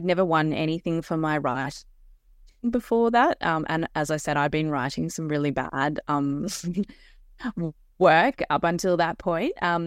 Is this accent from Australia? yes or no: yes; Sydney, New South Wales, Australia; growing up in the Shire in Sydney